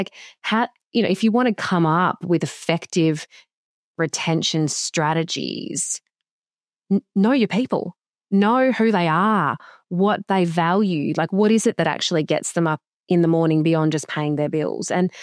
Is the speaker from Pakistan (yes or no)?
no; Western Australia, Australia; we were not allowed to come back home to my home state of WA at the time.